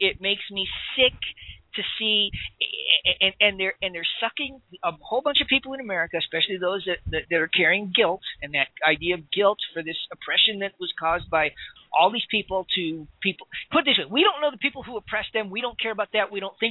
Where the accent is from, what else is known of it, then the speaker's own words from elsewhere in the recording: Chicago, Illinois, United States; But growing up in Chicago, listening to these guys on corners, watching, this is my favorite, going into a store to buy something